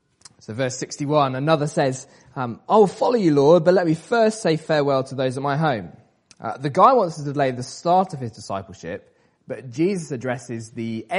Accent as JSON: {"language": "English", "region": "South West England", "country": "United Kingdom", "tie": "born or raised there", "said": "So I grew up in Wiltshire, so I know a little bit about farming and stuff."}